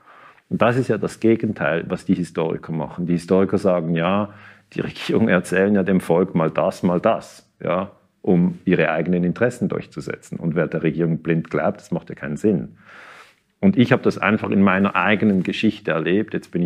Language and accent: German; Switzerland; dass eigentlich der amerikanische Imperialismus bei uns in der Schweiz oder in Deutschland, Österreich insgesamt überhaupt nicht reflektiert wird